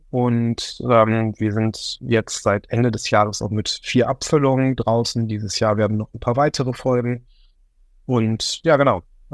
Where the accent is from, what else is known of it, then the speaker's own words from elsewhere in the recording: Remscheid, North Rhine-Westphalia, Germany; steht auch Remscheid-Lennep, das ist der Ort, wo ich herkomme.